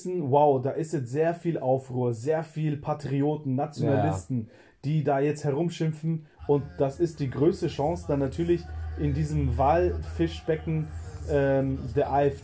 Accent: Bavaria, Germany; born there; ich als gebürtiger Mittelfranke, der sozusagen Herzogenaurach um die Ecke, quasi diese kleine Dörflein, schon auch als Zuhause begreift

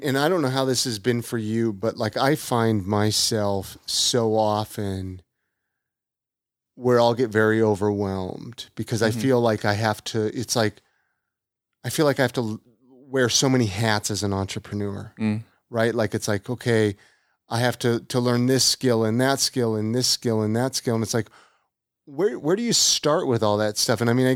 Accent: California, United States; I mean, I grew up in California. I have always been that type.

